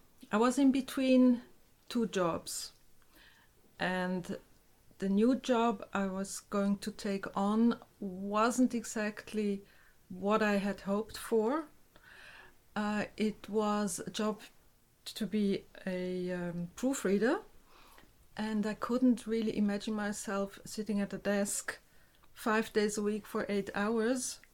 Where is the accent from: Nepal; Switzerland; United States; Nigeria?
Switzerland; accent: Swiss German; first language Swiss German; English is a second language; Yes, I'm a German speaker. My mother tongue is Swiss German. But of course, we learn German at school. It's a second language.